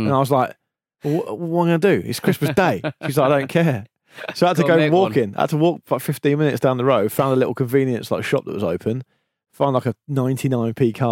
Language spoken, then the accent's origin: English; Didcot, South East England, United Kingdom; I decided to take up playing football in my hometown of Didcot, which is statistically the most normal place in the UK.